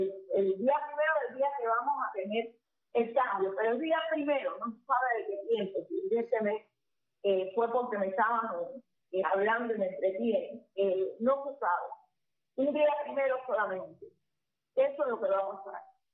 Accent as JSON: {"language": "Spanish", "country": "Cuba", "said": "¿sabes cómo somos los cubanos?"}